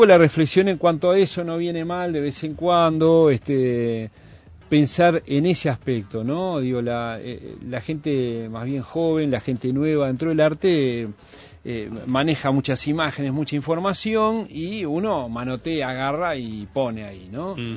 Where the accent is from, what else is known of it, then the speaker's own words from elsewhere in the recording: Montevideo, Uruguay; Si yo soy uruguayo, montevideano, ¿no?